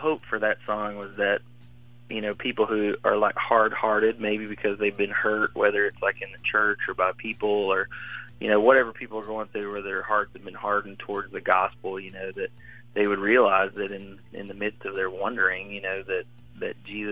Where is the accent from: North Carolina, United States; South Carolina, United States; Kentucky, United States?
Kentucky, United States; So I'm in Kentucky, and I believe here in my hometown, it's like probably 39, 41, somewhere in there.